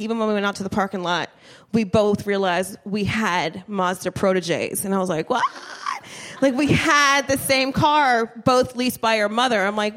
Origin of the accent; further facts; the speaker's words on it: United States; I'm like, ooh, I'm American, my bad.